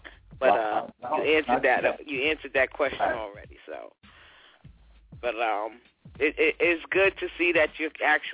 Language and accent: English; the South, United States; Listen, I'm from the South, okay, and you know that's all we do.